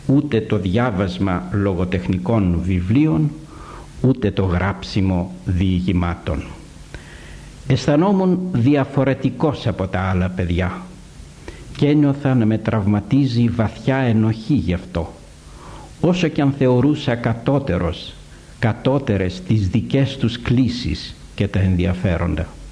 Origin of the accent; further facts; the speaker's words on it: Soufli, Eastern Macedonia and Thrace, Greece; also born or lived in Thasos / Eleftheroupoli; Τα παιδικά μου χρόνια τα έζησα στο Σουφλί, στη Θάσο και στην Ελευθερούπολη. Εδώ κατέφυγαν οι γονείς μου, πρόσφυγες του πρώτου πολέμου.